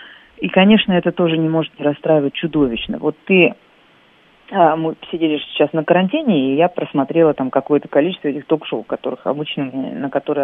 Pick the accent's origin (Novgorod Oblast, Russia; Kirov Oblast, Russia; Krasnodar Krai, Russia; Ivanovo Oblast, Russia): Krasnodar Krai, Russia; Я выросла на Кубани, я очень люблю эту кубанскую балачку